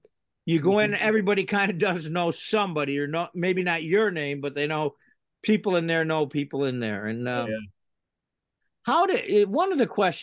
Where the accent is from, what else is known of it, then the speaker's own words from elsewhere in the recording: Boston, Massachusetts, United States; I'm a Irish kid that grew up in the North End.